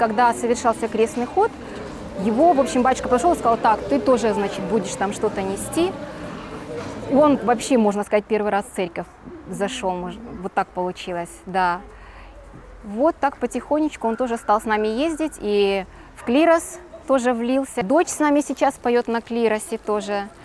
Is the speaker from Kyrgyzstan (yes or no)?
yes; Kyrgyzstan; moved away as an adult; now in Germany; Мы приехали из Киргизии, живем в Германии уже почти 13 лет, в декабре будет 13 лет, как мы здесь живем.